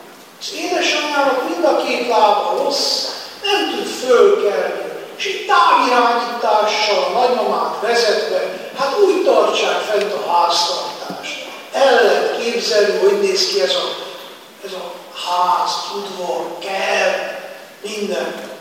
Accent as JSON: {"language": "Hungarian", "town": "Miercurea Ciuc", "region": "Harghita", "country": "Romania", "said": "én a Csíkszeredából vagyok a hegyek közül"}